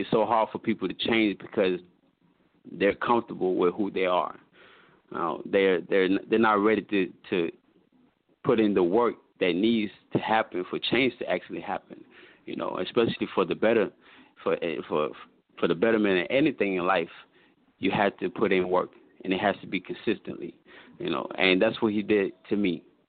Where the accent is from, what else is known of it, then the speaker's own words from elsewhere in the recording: DR Congo; now in DeKalb County, United States; I'm originally from Congo, but, you know, I live in DeKalb County.